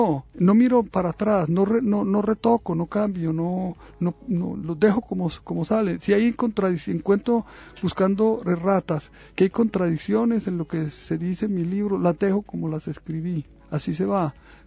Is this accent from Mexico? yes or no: no; Medellín, Antioquia, Colombia; born there; la casa donde yo nací todavía existe, es en un barrio viejo de Medellín que todavía no han tumbado